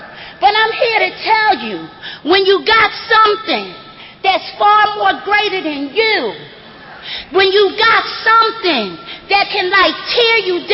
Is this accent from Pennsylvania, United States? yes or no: yes; Philadelphia, Pennsylvania, United States; all of those that is from my hometown, Philadelphia, to stand up.